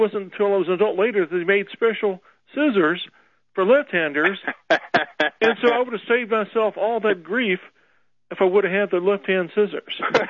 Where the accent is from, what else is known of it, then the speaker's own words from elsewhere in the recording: Ireland; And you know, I'm Irish, so I can appreciate